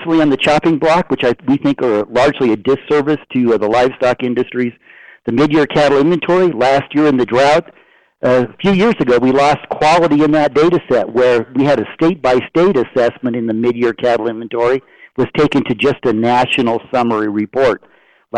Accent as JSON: {"language": "English", "region": "California", "country": "United States", "said": "Wisconsin, Texas, Louisiana, California, my home state, lost their market news decades ago."}